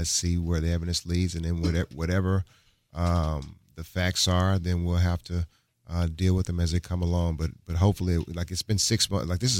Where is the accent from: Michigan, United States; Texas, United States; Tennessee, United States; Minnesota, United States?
Tennessee, United States; Memphis; I'm from Memphis, and, you know, I think that there have always been rumblings since I was in high school